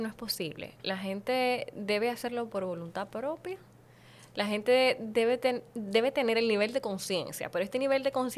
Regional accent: Santiago, Dominican Republic; yo soy de Santiago.

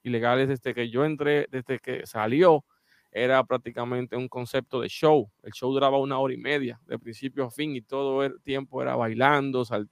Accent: Haina, San Cristóbal, Dominican Republic; now in Santo Domingo, Dominican Republic; Yo viví en Jaina cuando eso, yo soy oriundo de Jaina, y me traen para acá, para Santo Domingo

